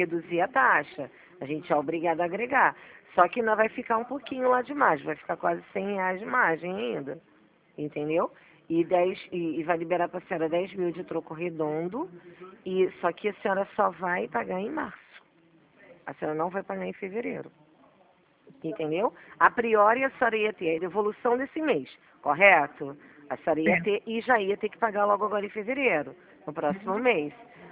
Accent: Brazil; eu sou brasileira, né?

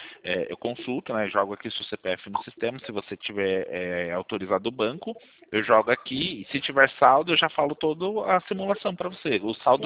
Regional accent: Sorocaba, São Paulo, Brazil; Eu sou de Sorocaba.

